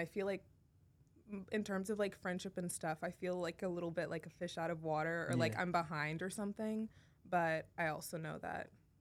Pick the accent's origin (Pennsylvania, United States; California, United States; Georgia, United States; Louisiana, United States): California, United States; Los Angeles; I feel like, so for me, it's different because I grew up in Los Angeles and I went to predominantly white all-girls schools for 7 years.